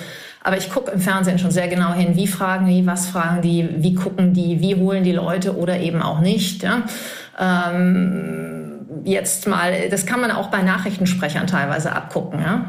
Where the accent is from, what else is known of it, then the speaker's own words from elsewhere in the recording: Cologne, North Rhine-Westphalia, Germany; now in Frankfurt, Germany; ich wohne in Frankfurt seit vielen Jahren, als Kölsche natürlich, sozusagen im Exil